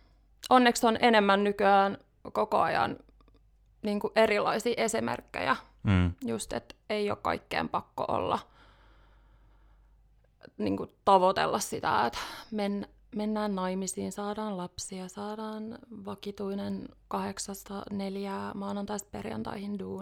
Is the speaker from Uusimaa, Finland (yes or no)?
yes; Vantaa, Uusimaa, Finland; Mä oon kotoisin Vantaalta, Itä-Vantaalta.